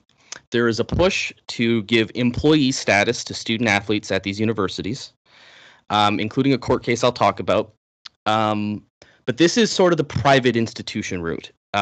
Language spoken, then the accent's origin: English; Canada; I'm one Canadian, so this is not my field of expertise to begin